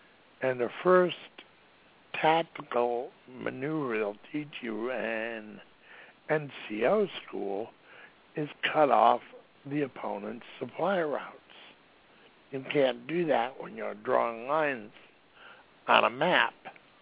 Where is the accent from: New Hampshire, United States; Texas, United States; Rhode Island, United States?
Rhode Island, United States; the last ship, merchant ship, that was sank during World War II was about 3 miles away from where I grew up in Rhode Island.